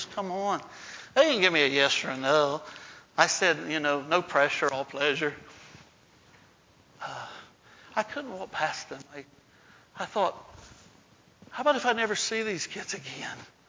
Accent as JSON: {"language": "English", "region": "North Carolina", "country": "United States", "said": "He was from South Carolina. I'm from North Carolina. So in Virginia, that made us like brothers, you know."}